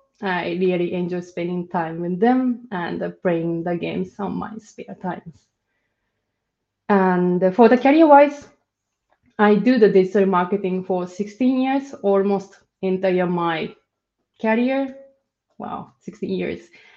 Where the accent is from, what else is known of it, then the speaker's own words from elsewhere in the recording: Kyoto, Japan; English is a second language; also born or lived in Tokyo / India / Finland / Denmark; Yes, I'm Japanese. I'm from Japan. I was born and grown up in Kyoto, Japan, and several couple of years I worked in Tokyo. And after that, I got the opportunity to work in the outside of Japan. So for that, I lived in India for 3 years and Finland for study 1 year